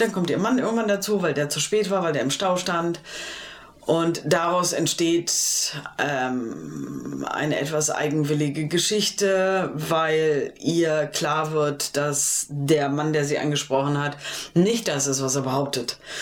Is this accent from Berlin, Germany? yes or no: yes; Berlin, Germany; ich als Berlinerin, ich fand irgendwie schön, meine Stadt zu sehen. Ich mag ja mein Berlin hier.